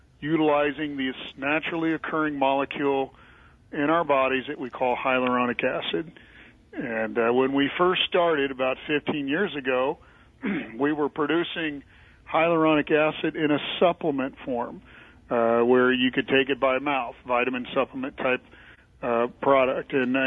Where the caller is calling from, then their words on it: Kansas City, Missouri, United States; I'm calling from Kansas City, Missouri.